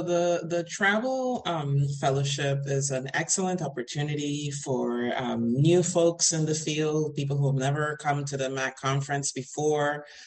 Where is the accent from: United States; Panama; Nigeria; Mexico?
Panama; I was from Panama.